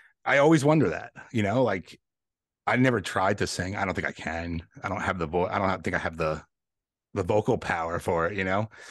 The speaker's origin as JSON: {"language": "English", "region": "New York", "country": "United States", "tie": "born or raised there", "also_born_or_lived": "Connecticut", "said": "so I grew up in New York, but we moved to Connecticut back in 2009, and we were there for a while."}